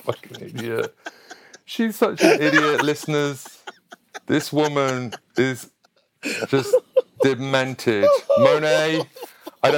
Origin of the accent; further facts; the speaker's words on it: Sheffield, Yorkshire and the Humber, United Kingdom; I went to see her in London and Sheffield, which is my hometown